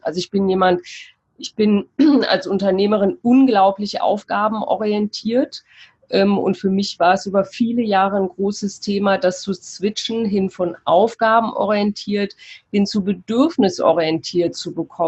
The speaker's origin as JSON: {"language": "German", "town": "Cologne", "region": "North Rhine-Westphalia", "country": "Germany", "said": "Ich komme aus Köln, habe dort mein Atelier für Persönlichkeit"}